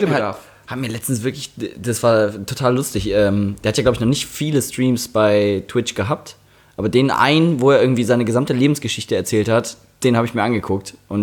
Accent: North Rhine-Westphalia, Germany; now in Cologne, Germany; Vom Niederrhein.

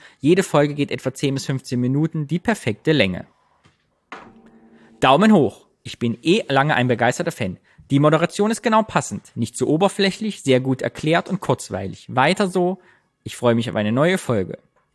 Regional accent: East Germany, Germany; ich bin Ossi.

